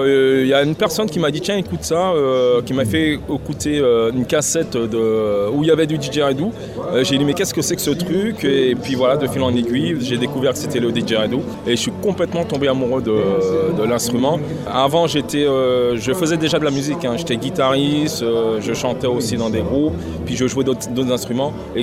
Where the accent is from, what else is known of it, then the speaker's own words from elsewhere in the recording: Martinique; je suis originaire de la Martinique.